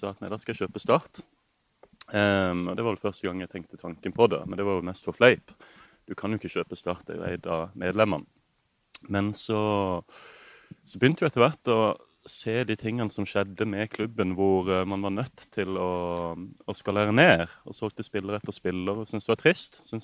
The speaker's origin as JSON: {"language": "Norwegian", "town": "Kristiansand", "region": "Agder", "country": "Norway", "tie": "born or raised there", "said": "Født og oppvokst et steinkast fra stadion, Freiersdalsveien 35."}